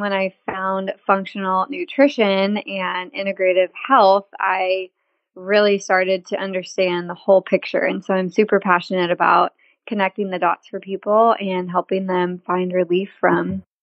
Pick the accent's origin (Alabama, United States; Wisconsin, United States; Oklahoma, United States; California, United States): California, United States; I'm originally from California, but have been in Texas almost as long as I ever lived in California, which is crazy.